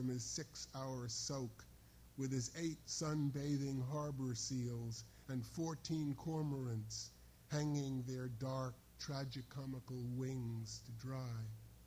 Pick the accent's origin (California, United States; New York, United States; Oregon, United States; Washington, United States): New York, United States; And I grew up in New York, the Hudson is a tidal river, but I paid no attention.